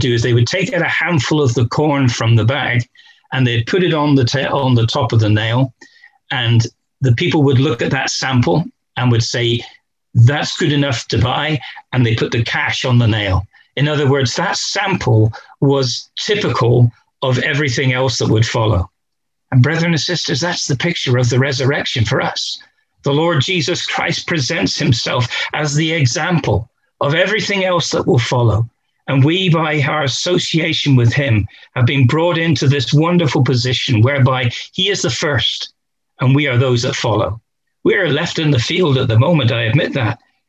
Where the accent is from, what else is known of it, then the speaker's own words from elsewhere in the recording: Bristol, South West England, United Kingdom; I grew up in Bristol